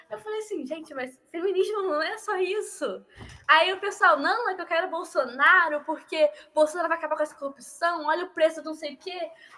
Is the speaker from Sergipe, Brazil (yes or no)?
no; Rio de Janeiro, Brazil; como eu já te falei, eu vim de Realengo, não tenho dinheiro